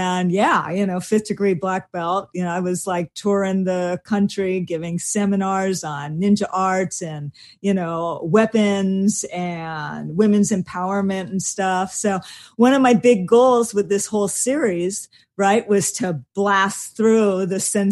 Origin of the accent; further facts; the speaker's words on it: Honolulu, Hawaii, United States; born there; Both of my sisters were born in Tokyo. I was born in Honolulu.